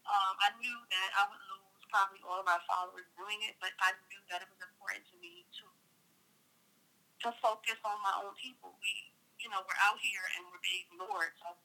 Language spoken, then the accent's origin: English; New York City, New York, United States; I'm from New York City. I've lived here all of my life, except for 2 years that I did a little stint in Georgia, but I wound up back home.